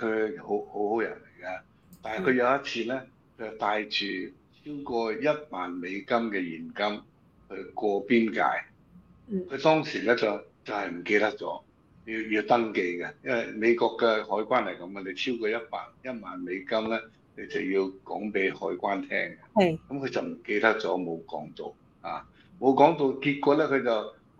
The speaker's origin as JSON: {"language": "Cantonese", "country": "China"}